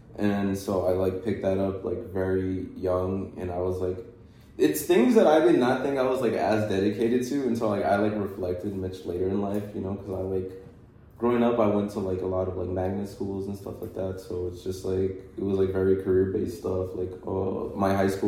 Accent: Dallas, Texas, United States; I was born in Dallas, Texas, man.

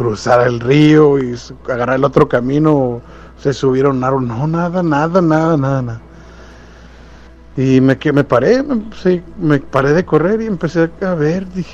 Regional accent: Mexicali, Baja California, Mexico; now in Bakersfield, United States; Yo estoy aquí en Bakersfield, California. Soy de Mexicali, pero aquí ando, ya tengo varios añitos aquí. Yo creo que unos 7 años sí tengo acá por este lado.

